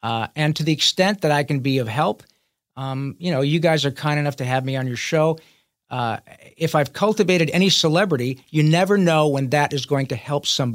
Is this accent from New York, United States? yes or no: no; Michigan, United States; I grew up in Michigan, played hockey, and still go out and bang around with my buddies